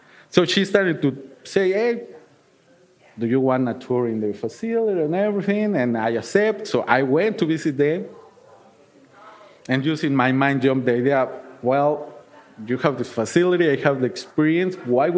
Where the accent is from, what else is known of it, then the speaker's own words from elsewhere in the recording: Mexico City, Mexico; English is a second language; now in Milwaukee, United States; I came from Mexico City, it was like, I will not be in a big, big city. I live in Milwaukee